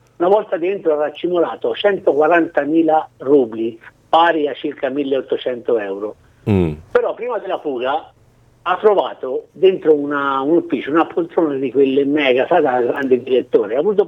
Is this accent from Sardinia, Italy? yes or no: no; Tuscany, Italy; che da buon toscano l'ho imparato anch'io.